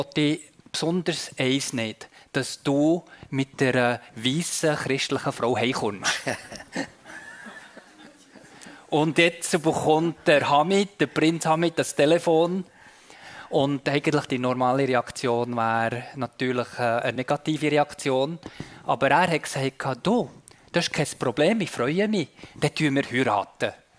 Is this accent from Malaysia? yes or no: yes; Sabah, Malaysia; Und es zeigt auch sehr authentische Bilder von Saba, von dem Land, wo ich herkomme.